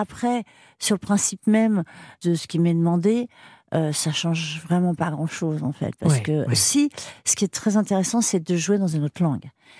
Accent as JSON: {"language": "French", "town": "Paris", "region": "Île-de-France", "country": "France", "said": "Je suis non seulement française, mais je suis parisienne."}